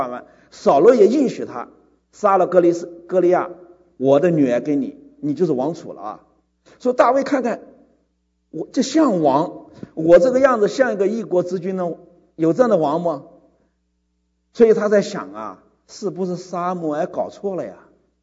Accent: China; 我们中国人叫一地一风俗

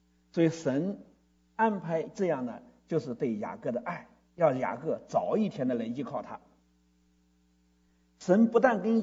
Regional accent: China; 我觉得这跟我们中国人倒有点像，真的是会算

